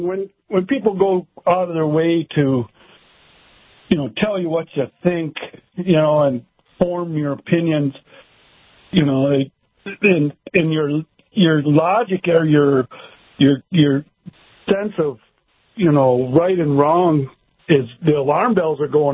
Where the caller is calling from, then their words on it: Anamoose, North Dakota, United States; Man, I'm on from the Reinowski Farms in Anamoose, North Dakota.